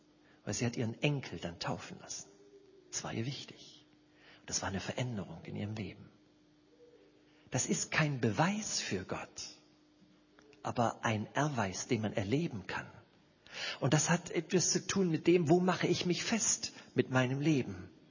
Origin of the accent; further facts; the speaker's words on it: East Germany, Germany; born there; Ich sage immer, ich bin bekennender Ossi. Also das heißt, ich bin im Osten geboren. Meine Mutter ist aber Schwäbin.